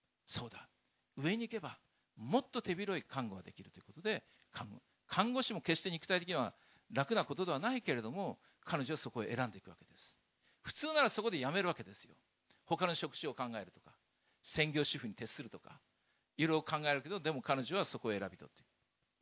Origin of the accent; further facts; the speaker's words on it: Niigata, Japan; 日本男子の阿賀野川、私のふるさとの阿賀野川です。